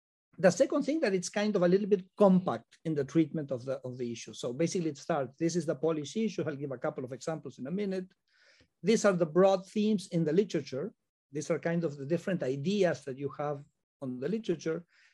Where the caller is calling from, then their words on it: Buenos Aires, Argentina; I'm talking from Buenos Aires, so I'm a little bit far away.